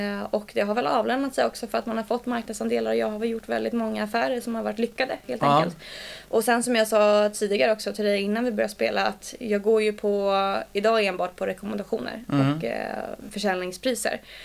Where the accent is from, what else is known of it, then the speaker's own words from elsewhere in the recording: Stockholm, Stockholm County, Sweden; Nu säljer jag ju mest i Bromma som sagt, för det är där jag är born and raised, så att jag är väldigt partisk till Bromma som stadsdel.